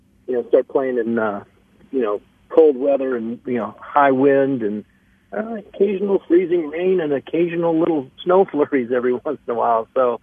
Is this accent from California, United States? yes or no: yes; California, United States; also born or lived in Ohio; I was born in Ohio, but I was, raised in California.